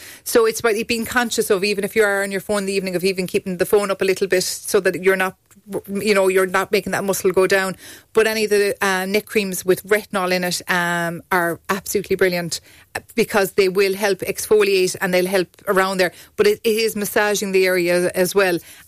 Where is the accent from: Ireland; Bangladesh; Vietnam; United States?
Ireland; Munster; I'm from Kerry.